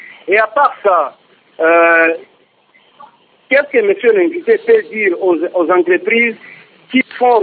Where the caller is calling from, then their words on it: Kolwezi, Lualaba, DR Congo; surtout ici chez nous à Kolwezi, dans la plupart des entreprises.